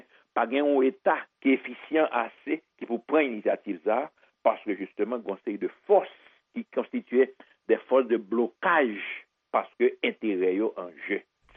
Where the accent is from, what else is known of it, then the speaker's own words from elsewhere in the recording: Haiti; en tant qu'haïtien